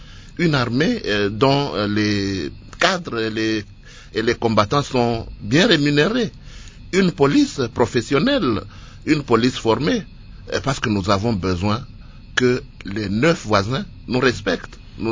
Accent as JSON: {"language": "French", "region": "Eastern DRC", "country": "DR Congo", "said": "Moi, je suis de l'Est de la République."}